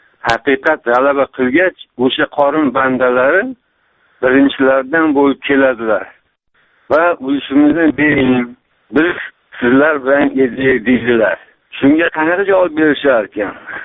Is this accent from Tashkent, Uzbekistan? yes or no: yes; Tashkent, Uzbekistan; Men Toshkentdanman.